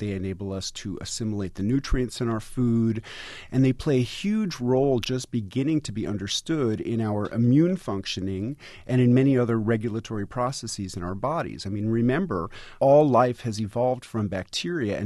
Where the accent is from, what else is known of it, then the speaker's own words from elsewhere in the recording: New York City, New York, United States; Well, growing up in New York City, one of my very favorite foods were sour pickles